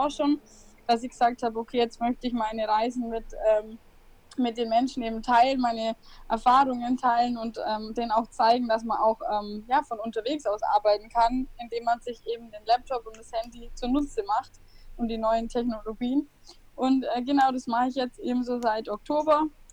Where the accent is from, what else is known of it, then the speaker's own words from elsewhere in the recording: Augsburg, Bavaria, Germany; ich komme aus Augsburg